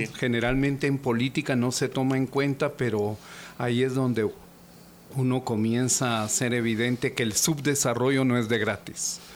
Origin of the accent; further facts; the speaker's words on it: Guatemala; soy guatemalteco, gané una beca, soy egresado de San Carlos en Ingeniería Agronómica.